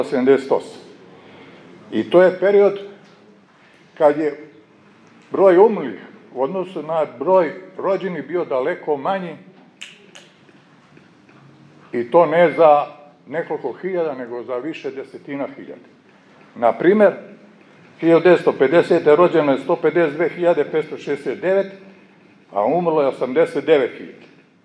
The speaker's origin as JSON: {"language": "Serbian", "country": "Serbia", "said": "Znači, u toku je kod nas u Srbiji zamena stanovništva."}